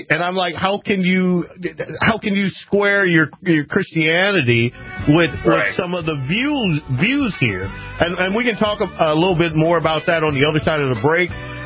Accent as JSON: {"language": "English", "region": "Louisiana", "country": "United States", "tie": "born or raised there", "said": "And see, I was born and raised in Louisiana. All my people are right around there."}